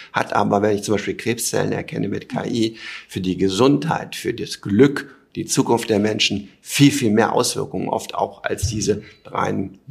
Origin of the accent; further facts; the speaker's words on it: Hamburg, Germany; Ich komme aus Hamburg